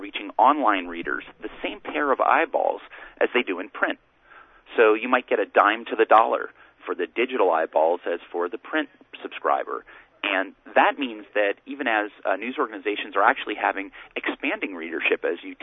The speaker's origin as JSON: {"language": "English", "region": "California", "country": "United States", "said": "I'm from Southern California. I used to rely on my mom and dad sending me clippings about the Angels"}